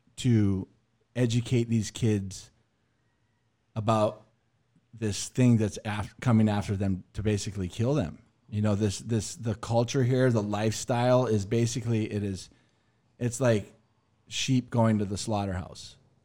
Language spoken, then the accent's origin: English; Kauai, Hawaii, United States; I was born and raised on Kauai, and I've been sober 20.